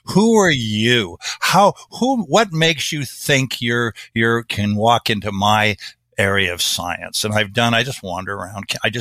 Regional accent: Kansas, United States; I'm from Kansas.

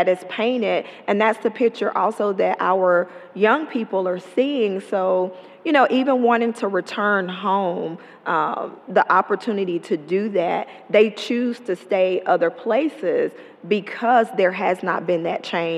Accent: Alabama, United States; I grew up in Talladega County in a small rural community

